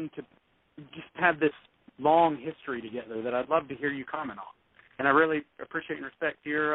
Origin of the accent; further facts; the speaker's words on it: Tennessee, United States; I am a big fan of Jerry Lawler growing up in Tennessee